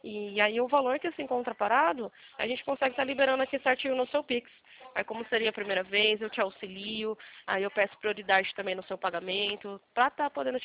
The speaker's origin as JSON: {"language": "Portuguese", "town": "Campinas", "region": "São Paulo", "country": "Brazil", "said": "Eu sou daqui de Campinas."}